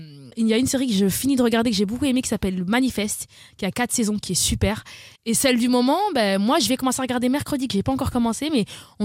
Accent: Belgium; Je suis belge, donc j'ai pas toutes les expressions.

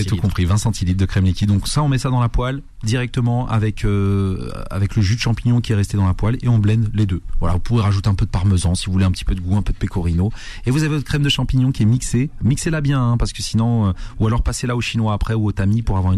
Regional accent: Kabylie, Algeria; Ça peut être du pain Harlem, comme on dit chez nous en Kabyle

